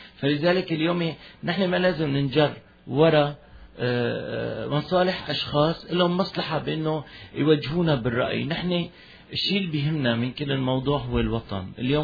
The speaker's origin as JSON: {"language": "Arabic", "town": "Homs", "region": "Homs Governorate", "country": "Syria", "said": "انا كمان من حمص وعندي قرايبين واهلي بحلب موجودين كمان"}